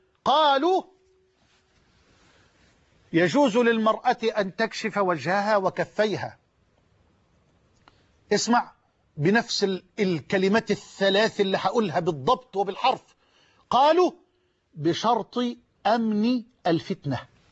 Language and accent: Arabic; Egypt; بلدنا مصر